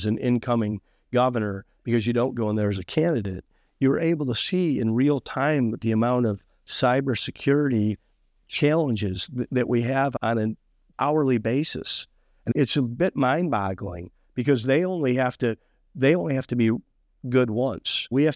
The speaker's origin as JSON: {"language": "English", "region": "Ohio", "country": "United States", "tie": "born or raised there", "said": "I grew up in Ohio and Bobby Knight was the sixth man on that 1969 national championship team."}